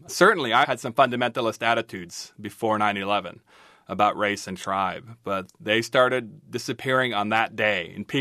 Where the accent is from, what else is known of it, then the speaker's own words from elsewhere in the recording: Washington, United States; I'm still essentially a Spokane Coeur d'Alene Indian, but I'm also from Washington State. I'm also from the Pacific Northwest. I'm also an American.